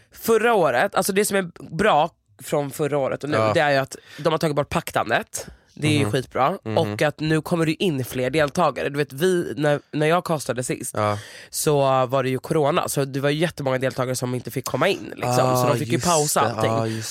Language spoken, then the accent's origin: Swedish; Sweden; born there; jag är född i Sverige, min mamma är svensk.